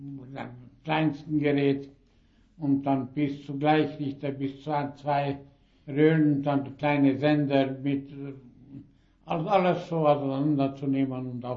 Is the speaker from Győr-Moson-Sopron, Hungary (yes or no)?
yes; Sopron, Győr-Moson-Sopron, Hungary; geboren bin ich hier in Sopron, 1920, am 13. Juni. Die Eltern stammen aus Siebenbürgen, aus Großungarn, jetzt Rumänien. Sie waren sächsische Deutsche.